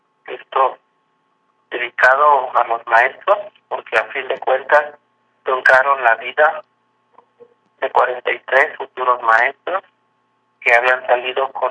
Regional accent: Guerrero, Mexico; principalmente siendo guerrerense. Hay muchos guerrerenses que quisieran tener la oportunidad de levantar la voz

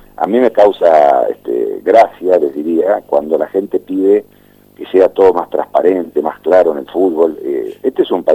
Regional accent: Buenos Aires, Argentina; vivo en Caballito porque mi mamá era de Floresta, mi papá de Núñez, y se vinieron a vivir en Caballito. Nací en Caballito, me crié en Caballito, pero ahora vivo en Boedo

